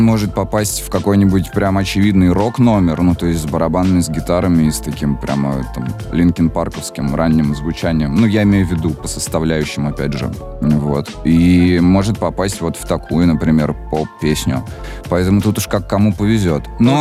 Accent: Alatyr, Chuvashia, Russia; Я из Алатыря родом, маленький город такой в Чувашии.

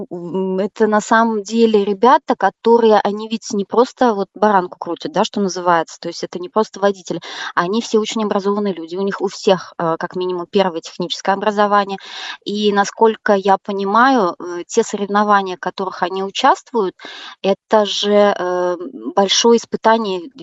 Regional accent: Naberezhnye Chelny, Tatarstan, Russia; Я Челнинка, коренная.

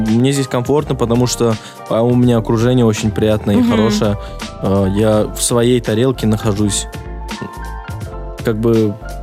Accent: Uzbekistan; потому что я узбек самый настоящий.

